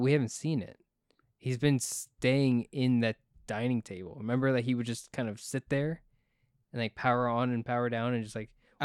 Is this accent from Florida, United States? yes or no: yes; Miami, Florida, United States; I don't know about you, but in Orlando, but growing up in Miami, it was like this, and all porcelain was like pink.